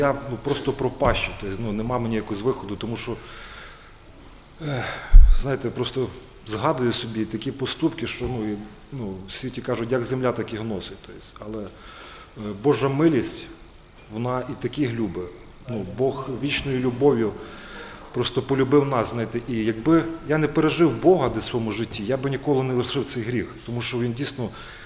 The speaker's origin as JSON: {"language": "Ukrainian", "town": "Drohobych", "region": "Lviv Oblast", "country": "Ukraine", "tie": "born or raised there", "said": "теж з братями приїхав працювати, як я вже казав, але сам я родом з Львівської області, таке місто Дрогобич."}